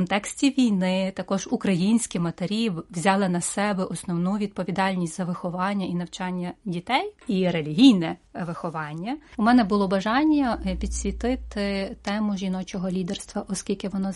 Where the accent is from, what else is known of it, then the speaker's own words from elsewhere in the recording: Ivano-Frankivsk, Ivano-Frankivsk Oblast, Ukraine; born there; Я народилася в місті Івано-Франківськ